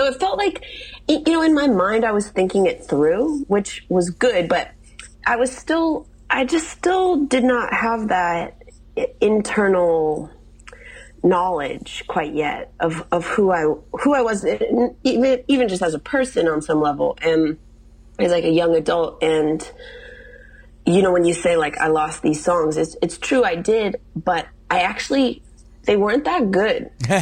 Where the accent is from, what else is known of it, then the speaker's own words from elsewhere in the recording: Midwest, United States; as I mentioned to you, I'm from the Midwest.